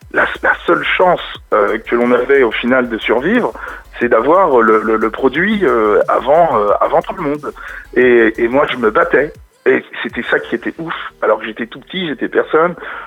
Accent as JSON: {"language": "French", "town": "Paris", "region": "Île-de-France", "country": "France", "said": "Je venais de Paris, tu vois ce que je veux dire"}